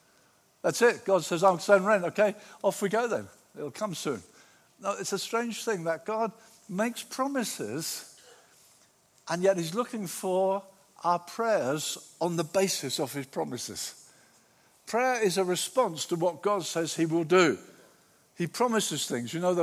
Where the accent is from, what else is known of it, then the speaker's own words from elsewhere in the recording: Brighton, South East England, United Kingdom; He walked up and down on Brighton Beach, my hometown, Brighton.